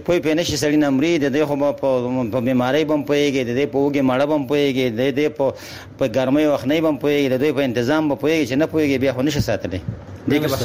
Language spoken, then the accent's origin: Pashto; Jalalabad, Nangarhar, Afghanistan; moved away; زه د جلال آباد یم